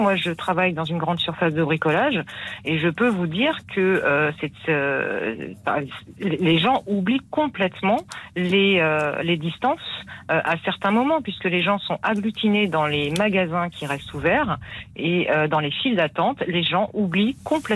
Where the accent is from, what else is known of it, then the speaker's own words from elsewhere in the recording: Paris, Île-de-France, France; now in La Roche-sur-Yon, France; Alors, je suis parisienne à la base, donc oui. Je connais très bien la région parisienne. Et maintenant, en Vendée, je suis sur La Roche-sur-Yon.